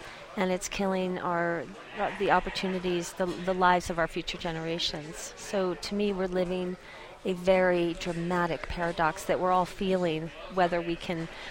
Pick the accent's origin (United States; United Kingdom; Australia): United States; Colorado; also born or lived in New York City; now in New Mexico, United States; I moved from New York City to, I'm from Colorado, but moved to New Mexico in 2001. And New Mexico's really changed me as an artist in many, many ways.